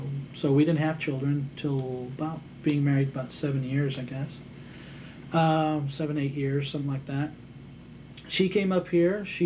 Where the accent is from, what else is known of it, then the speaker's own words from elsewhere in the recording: El Paso, Texas, United States; So actually, I'm a first-generation American on my mother's side. Born and raised in El Paso. Graduated from Isleta High School, which is in what they call the Valley of El Paso.